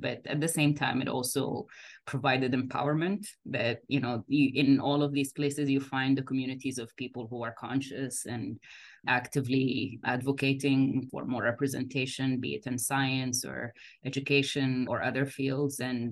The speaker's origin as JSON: {"language": "English", "country": "Saudi Arabia", "tie": "born or raised there", "moved": "yes", "lives_now": "Canada", "said": "The same in the Middle East. I grew up in Saudi Arabia."}